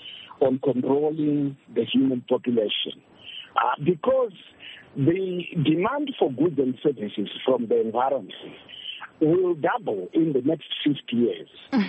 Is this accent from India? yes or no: no; Manicaland, Zimbabwe; I come from Manicaland myself, and I used to have cattle there.